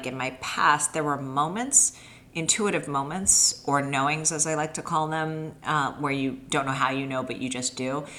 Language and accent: English; Miami, Florida, United States; Yeah, I mean, I grew up in Miami. I'm a Cuban Jew.